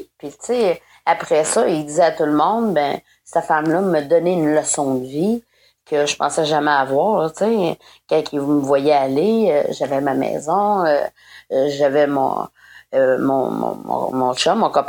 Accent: Quebec, Canada; moved away; Je suis partie de la Gaspésie, puis tu vois, je suis restée là-bas, là.

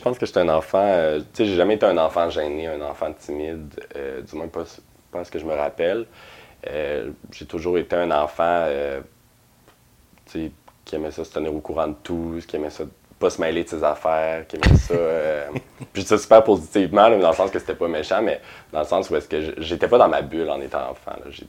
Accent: Quebec City, Quebec, Canada; Oui, je suis né à Québec, dans la ville directement. Je suis né où est-ce que j'ai vécu finalement toute ma vie.

